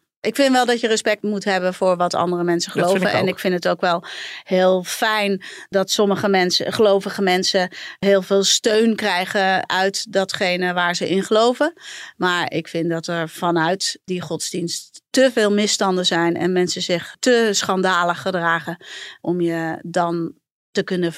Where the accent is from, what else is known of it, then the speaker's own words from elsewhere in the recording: North Brabant, Netherlands; ik ben in Brabants dorp opgegroeid.